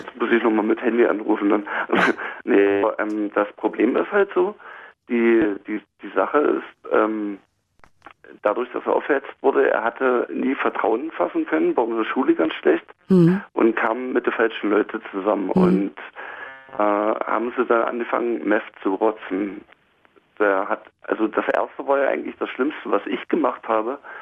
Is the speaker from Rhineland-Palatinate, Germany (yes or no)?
no; Brandenburg, Germany; ich bin in Brandenburg groß geworden und war im Handballverein drin gewesen